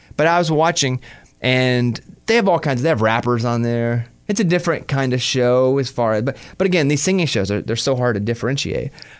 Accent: Arkansas, United States; I grew up in Arkansas and we had animals everywhere, even bad animals.

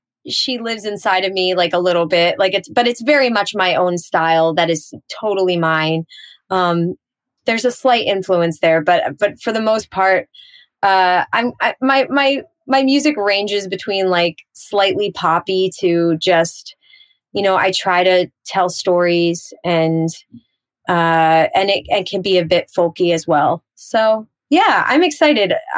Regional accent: Pennsylvania, United States; So even though I am from Pennsylvania and I really did grow up in Pennsylvania, I do feel the influence of Jersey often, just because my parents were from Jersey and all of that.

